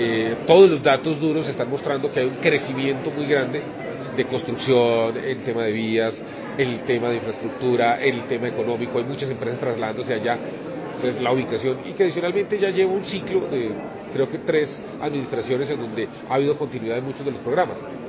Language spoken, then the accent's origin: Spanish; Bogotá, Colombia; Ustedes saben que yo soy bogotano, pero siempre he creído que este país es mucho más que Bogotá